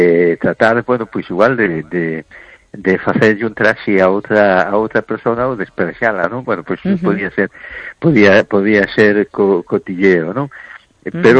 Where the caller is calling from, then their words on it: A Coruña, Galicia, Spain; de Coruña